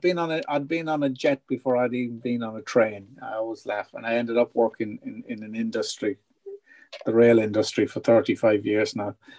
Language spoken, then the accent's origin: English; Ireland; people always assume that A, being Irish, and second, big families, that there was always lots and lots of drink, but that was not the case with my family.